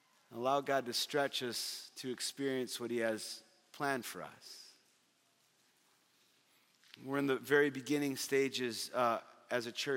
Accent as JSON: {"language": "English", "town": "Fargo", "region": "North Dakota", "country": "United States", "said": "She is from 10 miles south of Canada. I'm from Fargo, North Dakota. We had never been to Iowa before."}